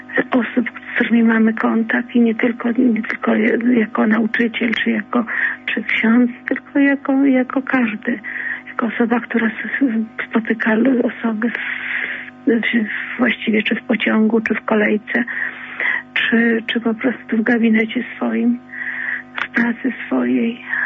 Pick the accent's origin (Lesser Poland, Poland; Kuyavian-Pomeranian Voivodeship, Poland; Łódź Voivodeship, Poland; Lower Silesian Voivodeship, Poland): Lesser Poland, Poland; Wychowałam się właściwie w Beskidzie Nowosądeckim, w ubogiej rodzinie.